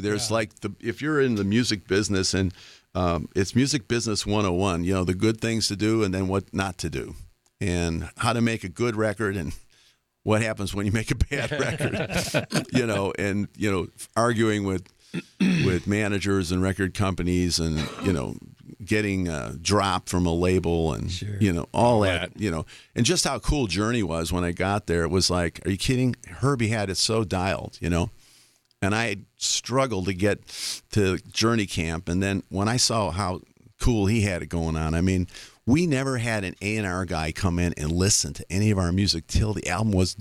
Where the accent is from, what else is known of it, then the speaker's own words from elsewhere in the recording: Chicago, Illinois, United States; And the band … from my hometown.